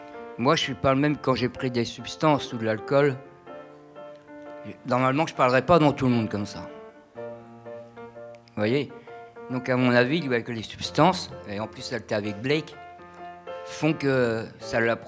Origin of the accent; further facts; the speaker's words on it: Nantes, Pays de la Loire, France; voilà, je viens de Nantes.